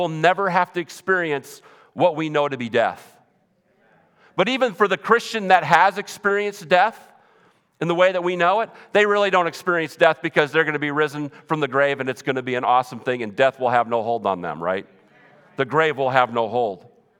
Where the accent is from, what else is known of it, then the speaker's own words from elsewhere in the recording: Minnesota, United States; I'm from Minnesota originally. Something about cold air I just love.